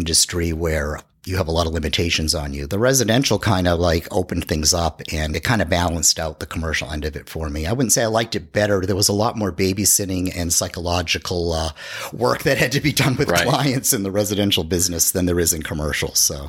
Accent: Amesbury, Massachusetts, United States; also born or lived in Rhode Island; now in Florida, United States; I was born and raised in Amesbury, Massachusetts, which is a small town north of Boston. And I lived in New England. I went to college there in Rhode Island.

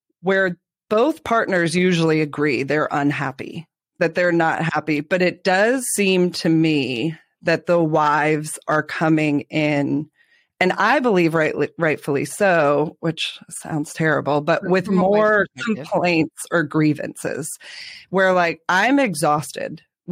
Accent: Connecticut, United States; moved away as an adult; also born or lived in New Hampshire; now in Georgia, United States; Because I'm a northerner too. I'm from Connecticut, New Hampshire, moved to South Georgia. So I like grew up my adult life in the South.

